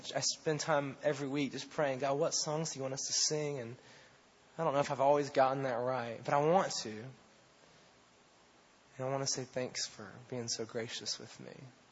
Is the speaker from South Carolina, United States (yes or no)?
yes; South Carolina, United States; Maybe it's because I'm from South Carolina and I have a redneck deep down inside of me still living there.